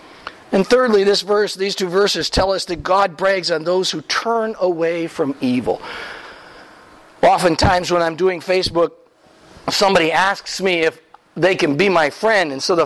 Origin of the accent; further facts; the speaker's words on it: Wisconsin, United States; I grew up in Packer country when Vince Lombardi was the coach.